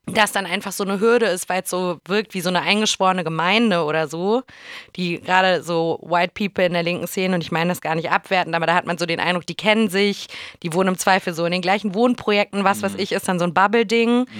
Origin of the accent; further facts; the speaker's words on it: Hamburg, Germany; Also ich komme ja aus Hamburg, und die Flora war auf jeden Fall ein Ort, an dem ich mich auch als Jugendliche politisiert habe, so, wo ich früher viel war auf der Schanze.